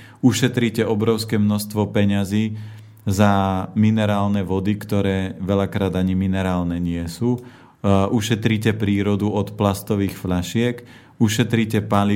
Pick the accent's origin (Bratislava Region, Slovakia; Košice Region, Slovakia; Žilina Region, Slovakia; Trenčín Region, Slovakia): Žilina Region, Slovakia; ja pochádzam z Oravy